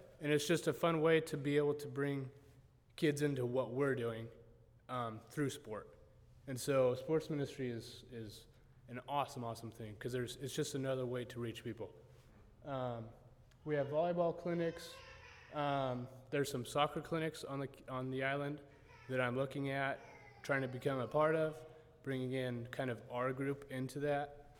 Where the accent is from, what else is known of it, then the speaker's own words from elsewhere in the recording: United States; And that's one of my normal seats because I'm American, and that's just where they make the Americans sit.